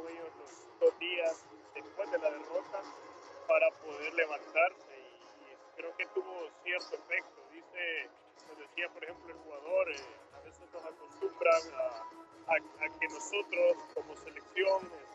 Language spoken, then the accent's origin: Spanish; El Salvador; al decirles que yo era salvadoreño